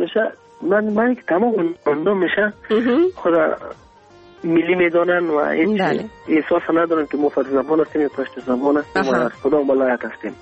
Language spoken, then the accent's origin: Persian; Afghanistan; از افغانستان هستم